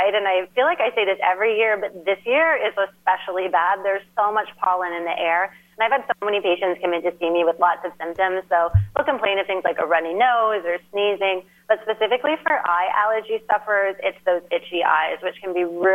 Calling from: New York City, New York, United States; I'm joining you from New York City.

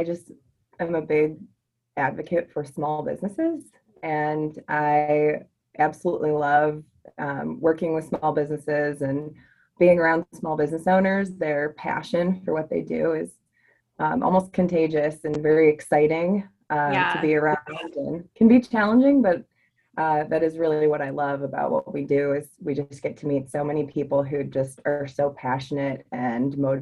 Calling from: Cuyahoga Falls, Ohio, United States; Cuyahoga Falls, Ohio.

